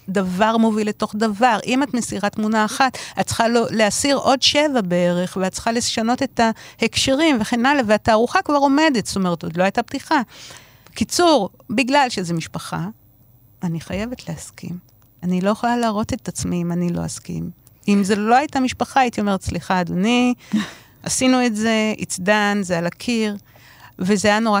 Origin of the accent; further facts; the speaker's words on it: Tel Aviv, Tel Aviv District, Israel; אני תל אביבית פחדנית.